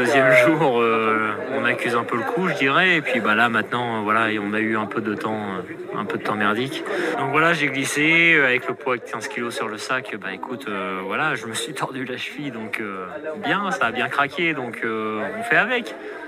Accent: Normandy, France; j'ai 30 ans et puis je viens de Normandie.

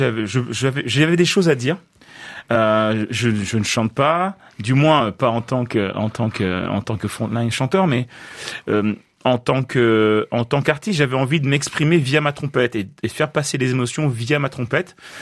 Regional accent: Le Havre, Normandy, France; born there; Je suis né au Havre, et mon père est né en Martinique, il est né en Lamantin, plus précisément à Roche-Carré. Du côté de ma mère, son grand-père était martiniquais

